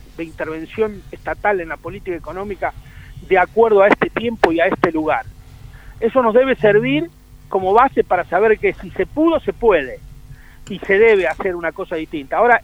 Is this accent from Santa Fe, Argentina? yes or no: yes; Santa Fe, Argentina; en este momento estoy hablando enfrente de la estación de ferrocarril de mi pueblo, que es un pueblo de 3.700 habitantes del sur de Santa Fe.